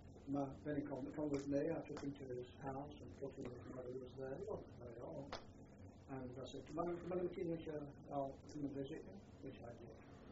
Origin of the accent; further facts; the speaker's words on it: England, United Kingdom; We're English. That's a thing. We don't get to have bloody courage. We're English.